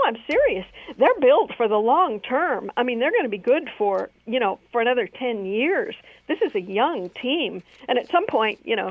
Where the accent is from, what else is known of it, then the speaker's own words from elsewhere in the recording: Midwest, United States; It's funny. I grew up in the Midwest. I watched a lot of Cardinals games.